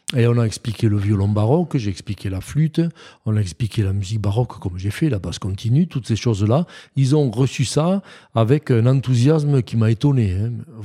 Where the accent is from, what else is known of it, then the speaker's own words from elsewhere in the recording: Occitanie, France; En tout cas, nous, chez nous, en Occitanie